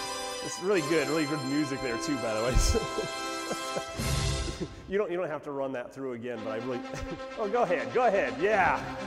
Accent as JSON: {"language": "English", "country": "United States", "said": "And I do so as an American, a proud American, but also as a person."}